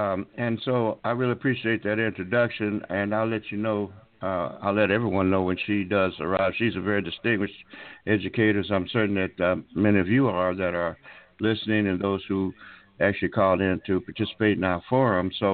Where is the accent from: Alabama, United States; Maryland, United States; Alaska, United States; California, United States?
Alabama, United States; Tuskegee; I grew up in Tuskegee, Alabama.